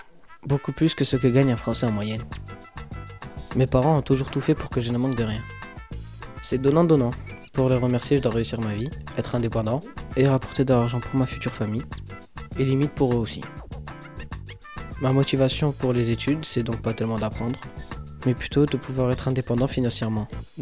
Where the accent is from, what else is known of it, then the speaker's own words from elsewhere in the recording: France; born there; Je suis né en France, mais je suis d'origine marocaine.